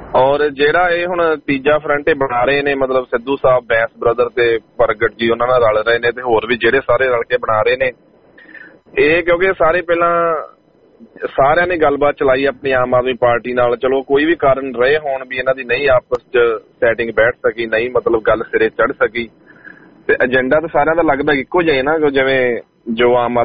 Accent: Haryana, India; even ਕਿ ਮੈਂ ਹਰਿਆਣੇ ਤੋਂ ਹਾਂ, ਬਟ ਸਾਰੀਆਂ ਰਿਸ਼ਤੇਦਾਰੀਆਂ ਪੰਜਾਬ ਚ ਨੇ

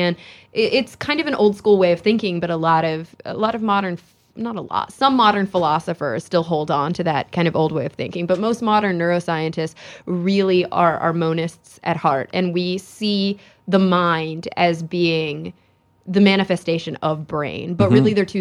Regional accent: Texas, United States; moved away; also born or lived in New York City; I was really struggling in New York City. It was a really tough move for somebody who had been growing up in Texas.

